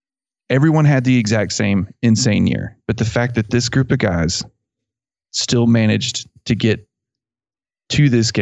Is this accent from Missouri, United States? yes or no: no; Abilene, Texas, United States; I grew up around Abilene.